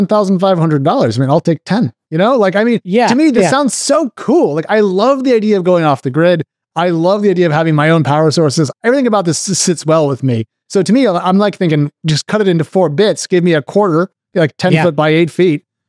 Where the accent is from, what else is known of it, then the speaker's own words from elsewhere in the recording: Corvallis, Oregon, United States; Oh, my sister lives there. I grew up in Corvallis.